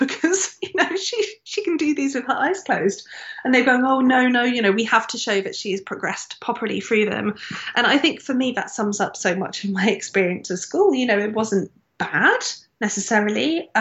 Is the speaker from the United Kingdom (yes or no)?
yes; Brighton, South East England, United Kingdom; I grew up in Brighton by the sea and next to a beautiful park, St. Answell's Park.